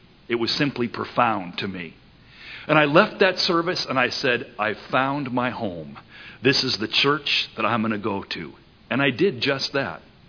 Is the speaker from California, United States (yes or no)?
yes; San Jose, California, United States; But I grew up in California. I was raised in San Jose, and I came down to Southern California after I finished high school to attend Biola University.